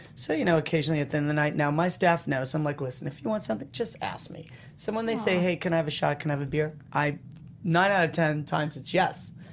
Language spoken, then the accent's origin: English; New York, United States; I'm from New York. I'm a little more direct.